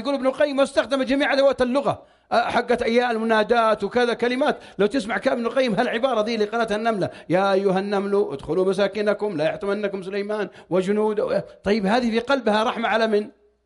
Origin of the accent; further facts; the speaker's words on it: Riyadh, Riyadh Province, Saudi Arabia; وعندكم ما في صيف، عندنا في الرياض 51 درجة حرارة.